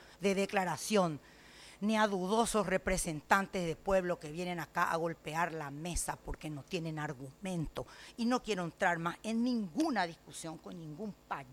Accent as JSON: {"language": "Spanish", "country": "Paraguay", "said": "Yo soy paraguaya, con orgullo, posiblemente descendiente de nativos de esta tierra, posiblemente descendiente de indígenas, con orgullo. Y lastimosamente con una mitad de sangre española que yo no pedí"}